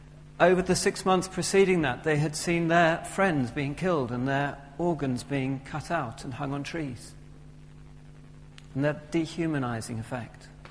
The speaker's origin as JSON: {"language": "English", "region": "England", "country": "United Kingdom", "said": "our own castle, as we English like to put it, where we can shut ourselves away and pretend that nothing is happening."}